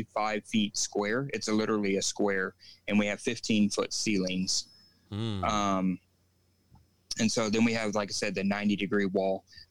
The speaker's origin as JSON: {"language": "English", "region": "Texas", "country": "United States", "said": "we moved here. We're transients. We're actually from the San Antonio-Houston area."}